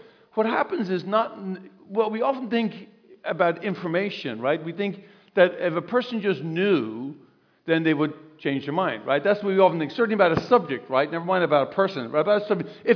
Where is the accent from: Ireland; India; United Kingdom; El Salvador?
Ireland; I'm very Irish, right?